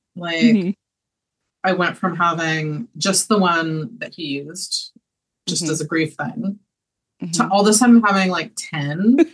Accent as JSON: {"language": "English", "country": "United States", "said": "I am technically American."}